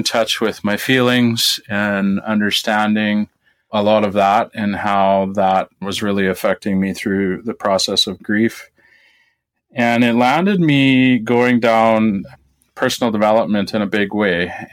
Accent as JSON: {"language": "English", "region": "Saskatchewan", "country": "Canada", "tie": "born or raised there", "said": "I grew up in Saskatchewan on a family farm, and my brother and I, growing up through the years, right from 7, 8 years old all the way up till we were done high school, we helped out on the farm."}